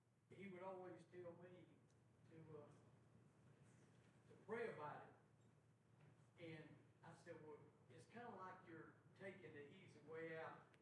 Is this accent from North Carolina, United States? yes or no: yes; North Carolina, United States; North Carolina.